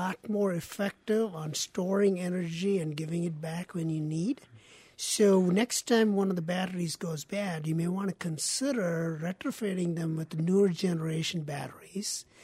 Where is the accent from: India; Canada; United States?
India; I grew up in India